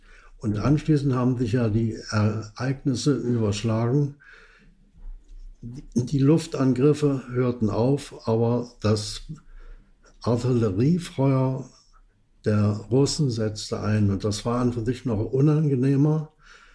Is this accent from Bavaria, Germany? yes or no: no; Berlin, Germany; born there; also born or lived in Dresden; Also geboren bin ich in Berlin-Neukölln, in der Nähe von Hermannsplatz. Dort war ich die ersten 5 Jahre.